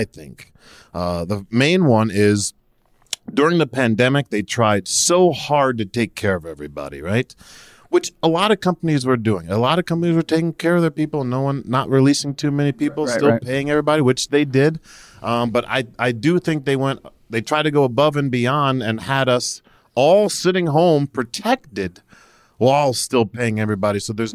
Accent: New Jersey, United States; I don't know anymore. I'm originally from New Jersey.

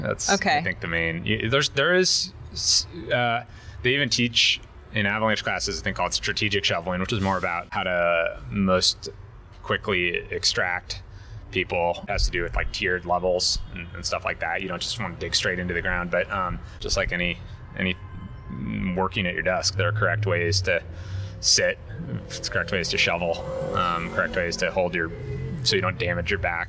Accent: Wintergreen, Virginia, United States; like where I grew up in Wintergreen, Virginia.

